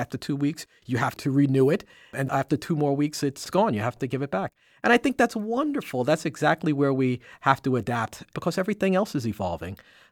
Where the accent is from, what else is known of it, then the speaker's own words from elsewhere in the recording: Bronx, New York, United States; Because prior to that, as a kid growing up in Eastchester Projects in the Bronx, you didn't have a lot of role models.